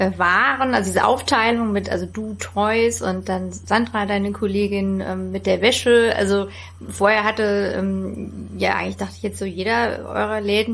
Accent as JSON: {"language": "German", "region": "Hesse", "country": "Germany", "tie": "born or raised there"}